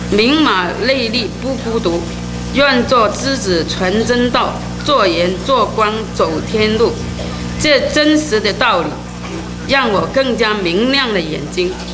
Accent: Guangzhou, Guangdong, China; Chinese is a second language; 因为我是广东人，讲的普通话是可能，一下子你们也是可能听不明，请你们谅解。 … 今年呢65岁，我是来自中国广州。

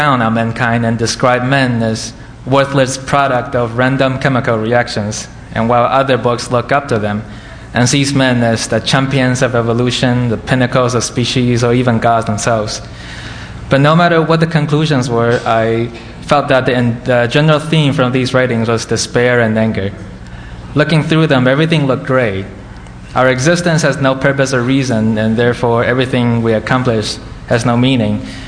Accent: China; When I was growing up in China, I used to go to church with my grandma and my mother

